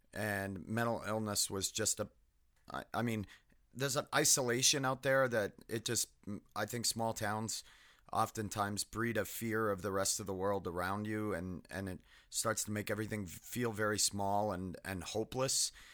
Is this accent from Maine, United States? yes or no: yes; Winthrop, Maine, United States; also born or lived in Nashua, New Hampshire; I grew up in Maine in a really economically depressed area that, I lived in Nashua, New Hampshire till I was 8. And then we moved back to Maine where my parents were from. And I lived in a little town called Winthrop, which is in central Maine.